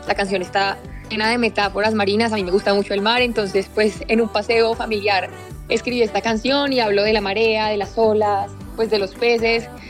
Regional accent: Manizales, Caldas, Colombia; yo soy de Manizales y pues tengo en la mira las ferias de Manizales. Amo volver a Manizales

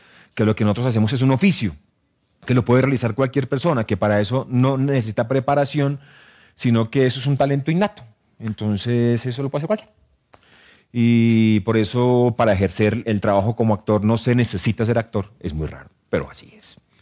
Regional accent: Medellín, Antioquia, Colombia; soy de Medellín, soy daltónico, soy sagitario, tampoco importa mucho, pero soy actor.

